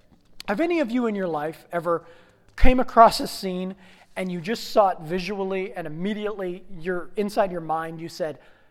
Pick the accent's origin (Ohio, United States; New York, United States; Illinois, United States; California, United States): Ohio, United States; Mentor; When I grew up in Mentor, Willoughby, east side of Cleveland